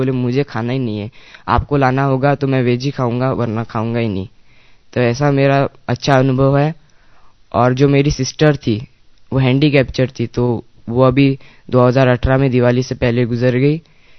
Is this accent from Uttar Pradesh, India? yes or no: no; Akot, Maharashtra, India; मैं महाराष्ट्र के अकोट से हूँ, अकोला डिस्ट्रिक्ट में आता है।